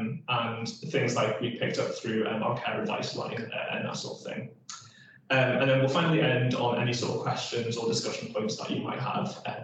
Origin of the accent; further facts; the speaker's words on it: North East England, United Kingdom; I'm originally from the Northeast and sometimes have the tendency to talk quite quickly.